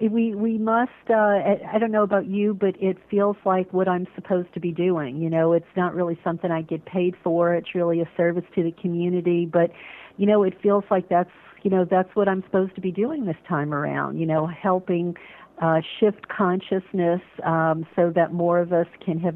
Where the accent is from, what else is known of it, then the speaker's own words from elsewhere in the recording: New Orleans, Louisiana, United States; But I grew up in New Orleans, which is, for those listeners who don't know, that's the Bible Belt.